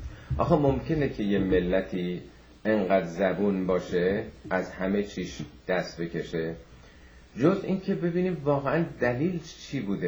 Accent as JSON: {"language": "Persian", "country": "Iran", "said": "در واقع ما هم ایرانی هستیم"}